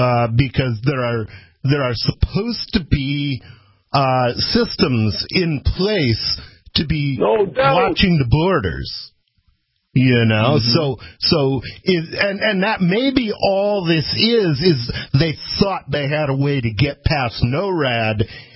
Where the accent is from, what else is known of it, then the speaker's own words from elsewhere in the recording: Jackson, Michigan, United States; born there; now in New Hampshire, United States; I was born in Jackson, Michigan.